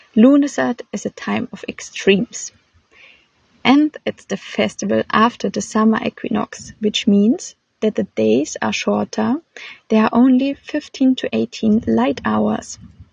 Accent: Germany; English is a second language; I'm 27, and as you can hear, I'm not English, I'm from Germany.

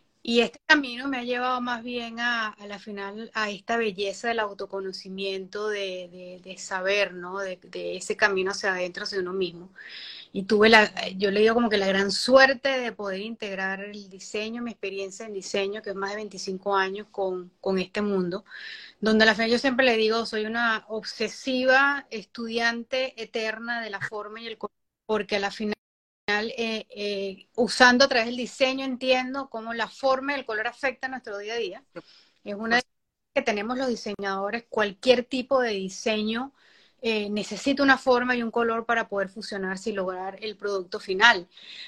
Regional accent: Venezuela; now in United States; soy venezolana, radicada en los Estados Unidos, en el estado de la Florida.

